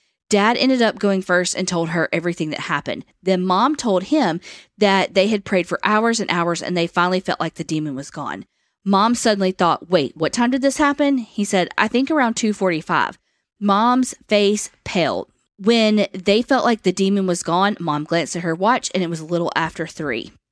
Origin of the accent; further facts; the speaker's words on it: Louisiana, United States; now in Houston, United States; I'm from North Louisiana, currently live in Houston, so you guys really make me feel like I'm listening to some old friends from home telling stories.